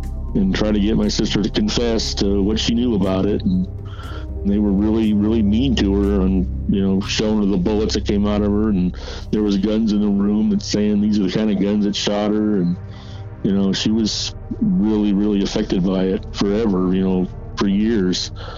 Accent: Vallejo, California, United States; I grew up in Vallejo, California. I lived there until I was 20.

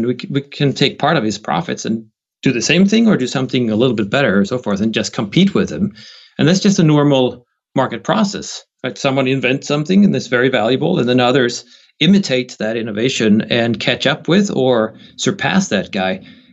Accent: Sweden; my home country, Sweden

